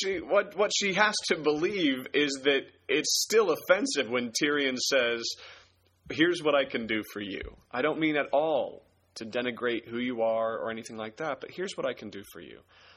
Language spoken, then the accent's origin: English; Kansas, United States; Well, but, you know, I'm from Kansas.